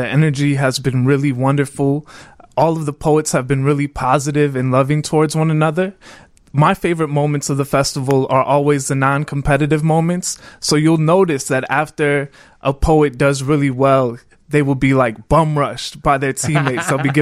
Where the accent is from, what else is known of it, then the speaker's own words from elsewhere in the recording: Calumet City, Illinois, United States; So real quick, I am the son of Mexican immigrants. I grew up in Calumet City, Illinois. My dad is a steel worker. My mom is a janitor.